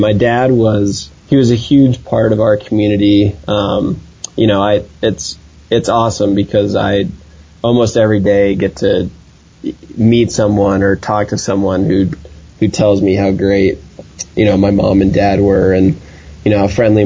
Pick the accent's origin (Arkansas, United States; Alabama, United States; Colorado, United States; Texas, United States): Colorado, United States; Vail; growing up in Vail is, it's kind of a tough thing